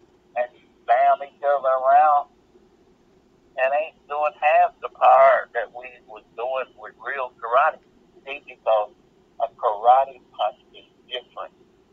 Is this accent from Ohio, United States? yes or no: yes; Cleveland, Ohio, United States; also born or lived in Cincinnati; now in Wilmington, United States; I came from Cleveland, Ohio. I moved from Cincinnati up to Cleveland, Ohio, running different dojos all around Ohio at 7 different schools.